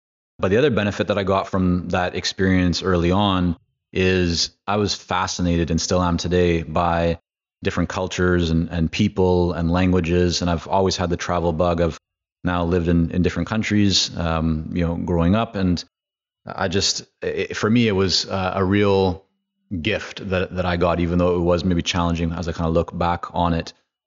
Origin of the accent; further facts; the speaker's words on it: Vancouver, British Columbia, Canada; English is a second language; also born or lived in Toronto, Canada / Israel; Came back to Canada next to Vancouver, where I didn't speak English.